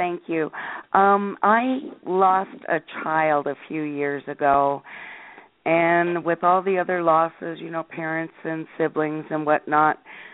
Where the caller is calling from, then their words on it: California, United States; California.